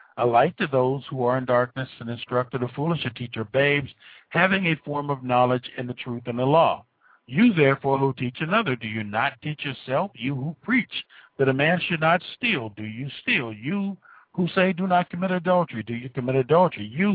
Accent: United States; I'm a Christian, and I'm an American, and they're two entirely different things.

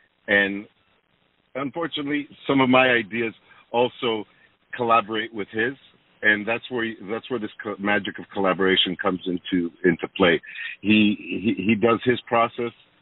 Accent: Toronto, Ontario, Canada; I myself have been born and raised in Toronto, and now I live with my family about 15 minutes from the core of downtown. And I've always been here, yes.

